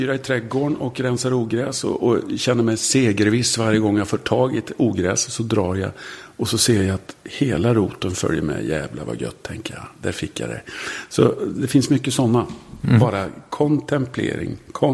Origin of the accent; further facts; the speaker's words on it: Degerfors, Örebro County, Sweden; Jag är från Degerfors och det är en arbetarkommun. Så att det är rött.